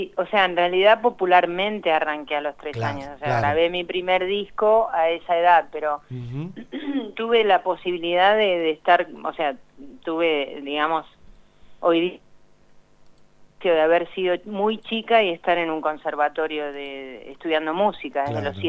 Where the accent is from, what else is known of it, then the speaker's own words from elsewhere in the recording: Lanús, Buenos Aires Province, Argentina; yo viví, nací en Lanús